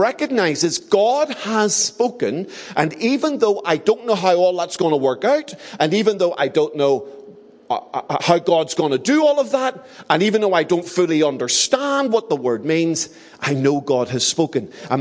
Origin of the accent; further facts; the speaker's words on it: Belfast, Northern Ireland, United Kingdom; I came from the Shankle, so this is an action figure.